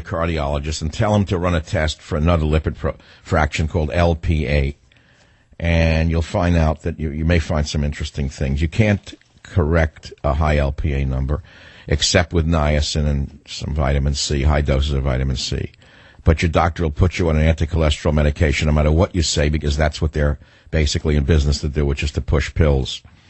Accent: New York, United States; now in San Francisco, United States; I'm originally from New York, lived in San Francisco all these years.

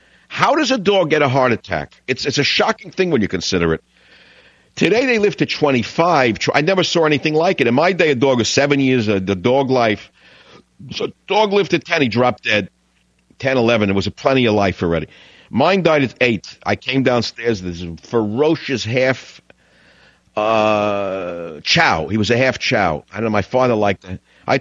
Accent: Queens, New York, United States; When I grew up in Queens in that house with the dog, Tippy

